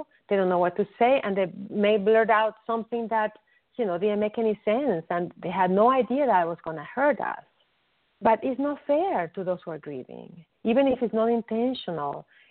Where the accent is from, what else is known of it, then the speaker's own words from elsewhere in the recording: Venezuela; In the Latin culture, I'm originally from Venezuela, the Latin culture is even worse.